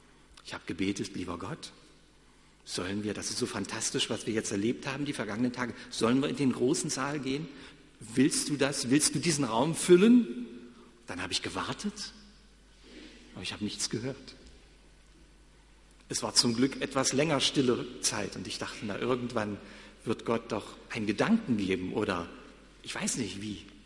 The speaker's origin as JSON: {"language": "German", "region": "East Germany", "country": "Germany", "tie": "born or raised there", "said": "ich bin in Ostdeutschland groß geworden und bin in Friedensau dort zur Predigerausbildung gewesen."}